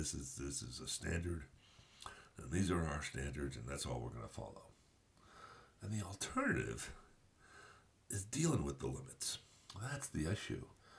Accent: New Jersey, United States; I grew up in Central Jersey and I picked up the Yankees from Dad

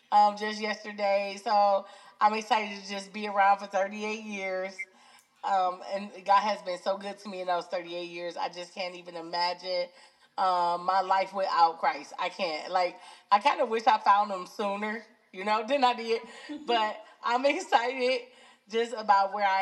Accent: Cleveland, Ohio, United States; I am from Cleveland, Ohio. I've lived there all my life.

